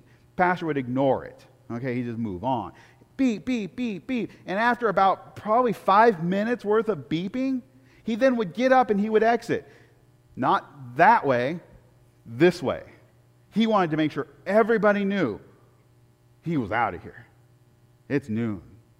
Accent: Portland, Oregon, United States; of course I grew up in Portland, Blazers

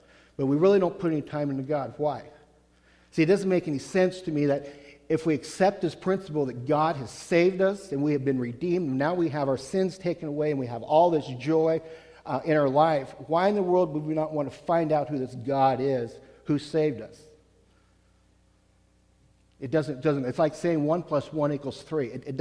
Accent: Jefferson, United States; I grew up in Jefferson, like I said, and I attended JBC.

